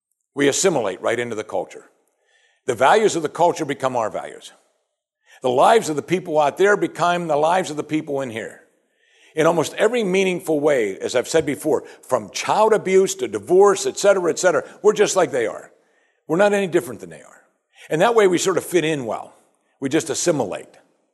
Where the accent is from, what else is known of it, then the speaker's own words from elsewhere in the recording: Pennsylvania, United States; I grew up in Western Pennsylvania, and there are a lot of Amish around us.